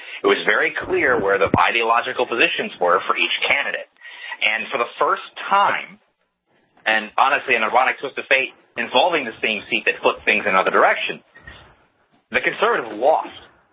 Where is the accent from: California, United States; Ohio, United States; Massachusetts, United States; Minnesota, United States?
California, United States; Like in my home state here in California